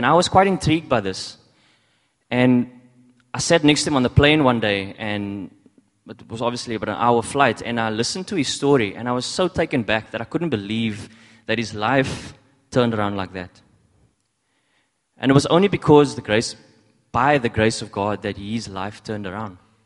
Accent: Cape Town, Western Cape, South Africa; I hail from Strandfontein in Cape Town, and yeah. And that's where my life started.

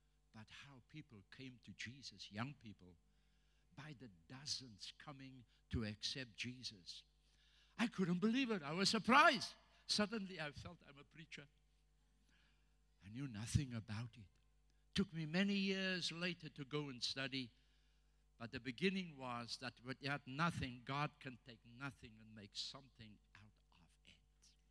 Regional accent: South Africa; first language Afrikaans; English is a second language; Of course, I said it in Afrikaans. You know, my mother tongue. I'm still learning to speak English.

